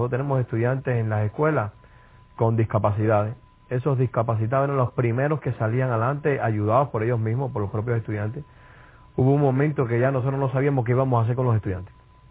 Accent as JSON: {"language": "Spanish", "country": "Cuba", "said": "yo soy cubano y venezolano, porque no tengo diferencias. Para mí Cuba y Venezuela es la misma patria"}